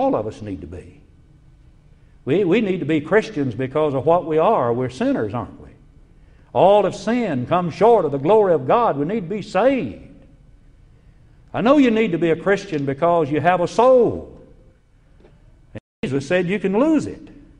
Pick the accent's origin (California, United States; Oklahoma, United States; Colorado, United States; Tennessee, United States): Tennessee, United States; now in Alabama, United States; I grew up in Middle Tennessee. That's where I was born. When I die, they will say I was a native of Tennessee, but I've lived in Alabama since 1959.